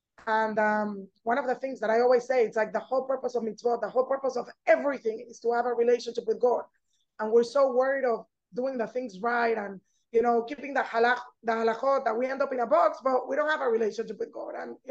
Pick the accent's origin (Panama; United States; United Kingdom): Panama; also born or lived in Venezuela; I was born in Venezuela. I grew up in Panama.